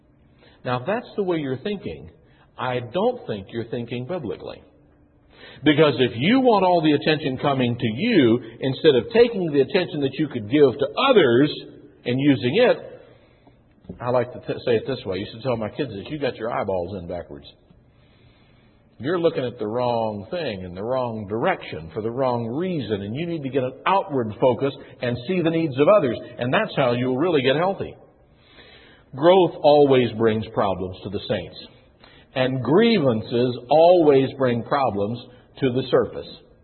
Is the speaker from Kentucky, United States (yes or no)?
yes; Kentucky, United States; but I went to the public schools where I grew up in Kentucky.